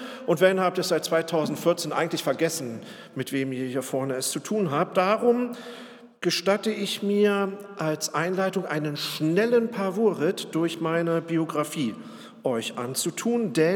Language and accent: German; Braunschweig, Lower Saxony, Germany; moved away as an adult; Auch ich bin in der Friedenskirche in Braunschweig groß geworden und in der Stadt vor über 50 Jahren geboren. Allerdings habe ich Braunschweig schon 1992 verlassen